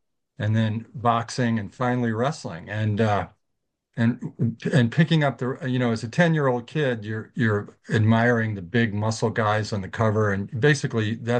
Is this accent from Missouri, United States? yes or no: yes; St. Louis, Missouri, United States; Well, I grew up in St. Louis, and I was in as a kid.